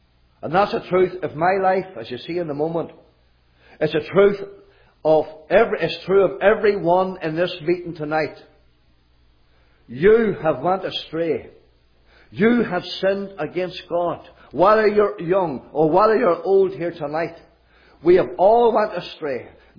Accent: Glenann, Northern Ireland, United Kingdom; I was born in Uray, in this county town. I live in a little home, County Armagh, Northern Ireland, a wee village called Glenann.

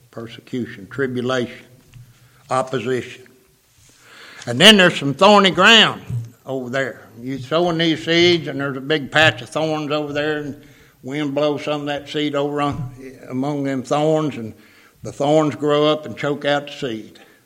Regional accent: Kentucky, United States; I'm from Kentucky. Boy, you can't run a plow up there.

